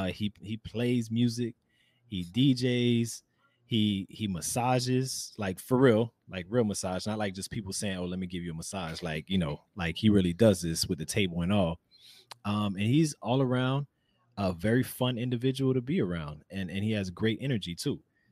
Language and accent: English; Florida, United States; He is he's coming in all the way from Florida right now, representing, you know, my home state.